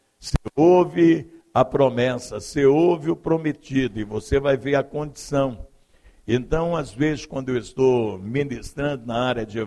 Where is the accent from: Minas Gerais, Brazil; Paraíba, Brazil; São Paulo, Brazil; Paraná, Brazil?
Minas Gerais, Brazil; Curvelo; born there; also born or lived in Belo Horizonte; eu nasci, nasci em Curvelo, fui criado há 5 anos